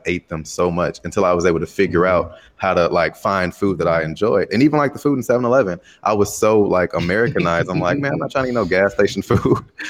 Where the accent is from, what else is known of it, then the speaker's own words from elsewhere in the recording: Chicago, Illinois, United States; Did you ever sort of feel, because I know because I'm from Chicago and I've been in New York a few times.